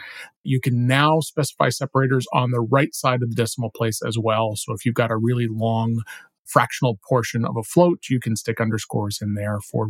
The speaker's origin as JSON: {"language": "English", "country": "Canada", "said": "which as a Canadian is hard to say"}